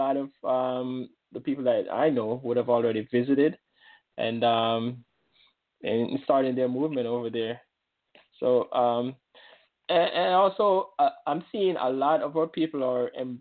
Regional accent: Jamaica; this all came to light because of Nana Addo Okufo's acknowledgement of us Jamaicans in the diaspora, we are truly descendants from Ghana.

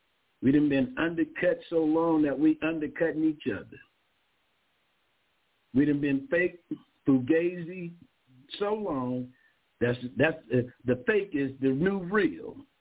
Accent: Louisiana, United States; I was raised in Louisiana. I know about the geechie, you see.

